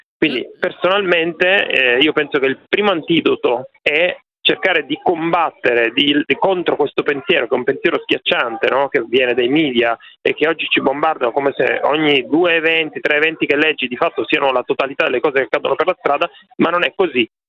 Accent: Catania, Sicily, Italy; moved away as an adult; now in Milan, Italy; Vengo dalla Sicilia, quindi ho vissuto a Catania per i primi circa 30 anni della mia vita, e poi ho passato 20 anni a Milano.

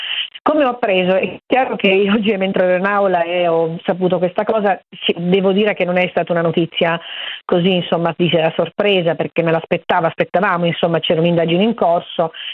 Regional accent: Niscemi, Sicily, Italy; moved away; da tanto tempo non vivo più a Niscemi, seppur sono di Niscemi

